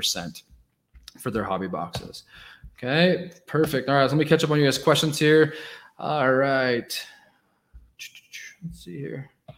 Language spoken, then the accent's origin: English; Oregon, United States; now in Calgary, Canada; I'm in Calgary, but I'm from Oregon. I'm from the northeast corner of Oregon is where I was born and raised, if anybody is interested.